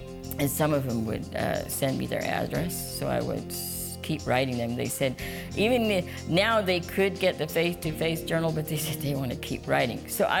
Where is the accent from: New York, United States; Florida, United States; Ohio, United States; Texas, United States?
Texas, United States; Yoakum; I'm from Yoakum, Texas, and we're here for the convention this week.